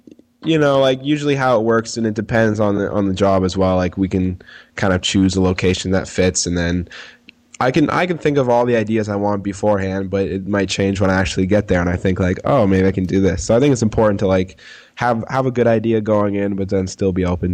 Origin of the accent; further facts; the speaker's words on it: Ontario, Canada; now in Brooklyn, United States; I'm from Ontario, Canada, so I get inspired walking out my doorway because I live in Bushwick in Brooklyn, so it's like Puerto Rico, Dominicanville.